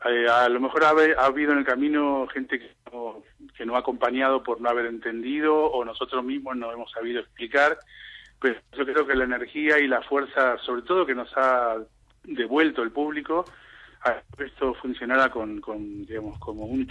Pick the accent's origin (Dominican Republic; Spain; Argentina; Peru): Argentina; born there; en Argentina, que es donde yo nací.